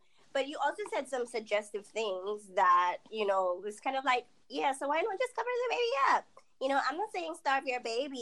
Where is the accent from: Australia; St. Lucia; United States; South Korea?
St. Lucia; I am Caribbean. Okay. I am from St. Lucia.